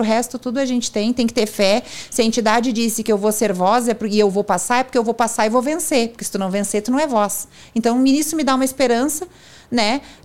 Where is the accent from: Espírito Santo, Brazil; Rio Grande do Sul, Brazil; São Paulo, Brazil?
Rio Grande do Sul, Brazil; Me contento. Eu sou gaúcha.